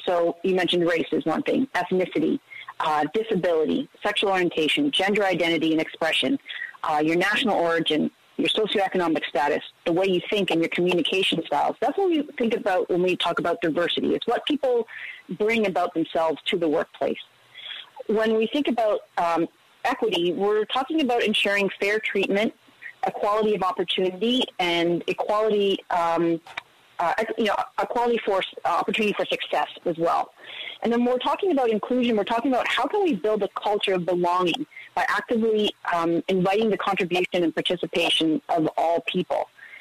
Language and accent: English; Guelph, Ontario, Canada; I grew up here in Guelph, spent a lot of time with my grandparents who are from Italy.